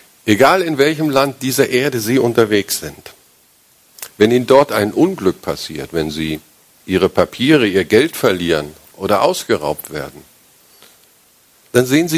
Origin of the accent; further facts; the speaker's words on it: Germany; automatisch mit der Geburt bekommen und denken im Übrigen nicht weiter drüber nach, weil ist halt so. Wir sind Deutsche.